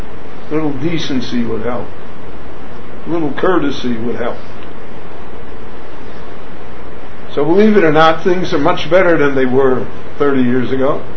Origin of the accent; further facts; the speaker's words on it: United States; I come from America where not only they give you a bag, they carry it out in the car and put it.